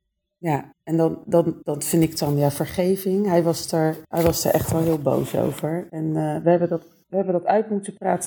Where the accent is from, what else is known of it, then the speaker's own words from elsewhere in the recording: Maassluis, South Holland, Netherlands; Ik ben 41 jaar oud. Ik woon al eigenlijk mijn hele leven in Maassluis.